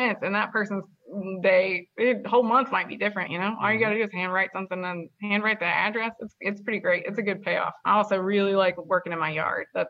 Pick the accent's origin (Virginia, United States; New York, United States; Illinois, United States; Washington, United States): Virginia, United States; So I grew up in Wythe County. So that's about an hour south of Roanoke.